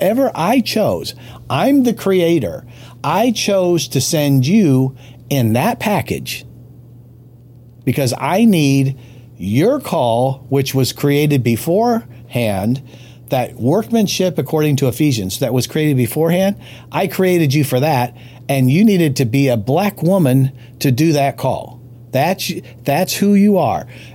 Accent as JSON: {"language": "English", "town": "Los Angeles", "region": "California", "country": "United States", "tie": "born there", "said": "I was born in Skid Row in Los Angeles as an orphan. So I had to work through some stuff. I'm so glad I was raised in an extremely multiracial neighborhood and school."}